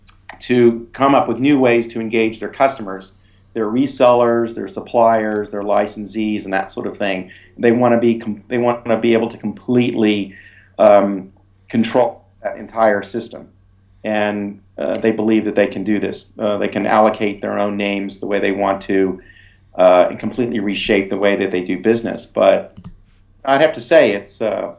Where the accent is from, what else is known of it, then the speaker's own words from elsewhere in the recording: United States; now in Ireland; as you can tell, I'm American, not Irish, even though I live here.